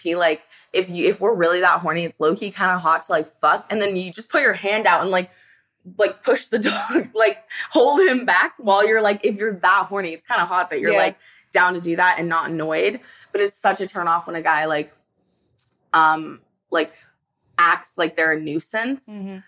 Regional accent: Sweden; now in United States; I live in Arizona, but like I'm from Sweden.

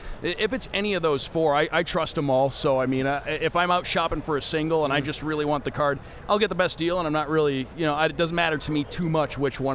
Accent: Detroit, Michigan, United States; because growing up in Detroit, those were the easy ones to get to.

